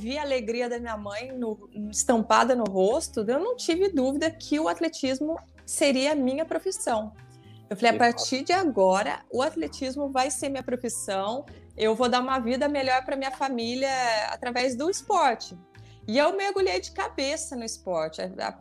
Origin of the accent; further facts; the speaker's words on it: Cruzeiro, São Paulo, Brazil; Eu sou natural da cidade de Cruzeiro, Vale do Paraíba.